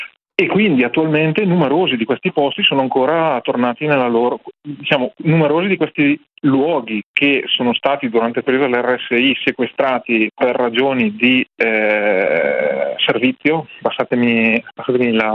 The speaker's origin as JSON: {"language": "Italian", "region": "Lombardy", "country": "Italy", "said": "quando ci chiedono da dove venite, dobbiamo sempre dirgli da vicino a Salò e fare il sorrisino."}